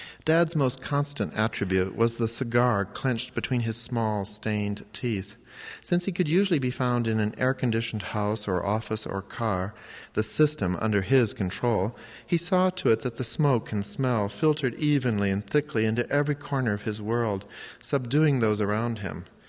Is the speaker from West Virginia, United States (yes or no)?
no; Cincinnati, Ohio, United States; born there; I was born in Cincinnati, Ohio, and I feel a special affinity for this part of the country.